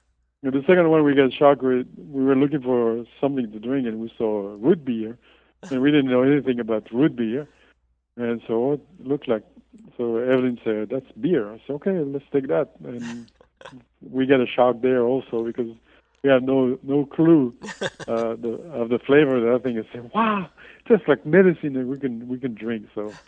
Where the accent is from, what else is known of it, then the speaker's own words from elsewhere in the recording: Brittany, France; English is a second language; now in United States; I'm from Brittany, so people from Brittany have a reputation to be stubborn.